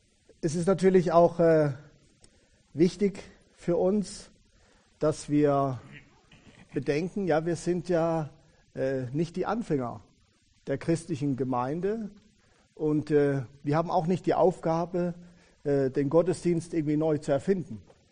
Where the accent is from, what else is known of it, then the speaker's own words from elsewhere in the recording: Baden-Württemberg, Germany; born there; Ich bin geboren in Süddeutschland, im Landkreis Lörrach, ganz Südwestecke, bin in einem Elternhaus groß geworden. Meine Eltern waren in der evangelischen Kirche